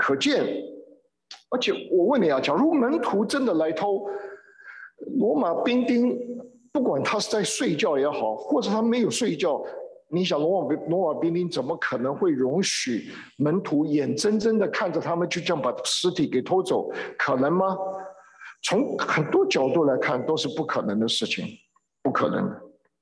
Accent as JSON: {"language": "Chinese", "country": "China", "said": "他们的坟墓地跟我们中国人的坟墓地不一样的"}